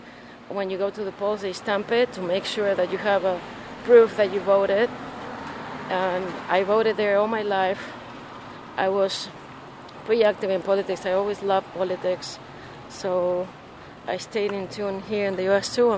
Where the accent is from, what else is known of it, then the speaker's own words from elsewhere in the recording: Buenos Aires, Argentina; English is a second language; also born or lived in La Plata; Yeah, I was born in La Plata, Argentina. I grew up part of the time there, more in a suburb, on the way to Buenos Aires. And then my dad, who was working in Buenos Aires most of his life, decided that we should move to Buenos Aires itself. So I was there growing up.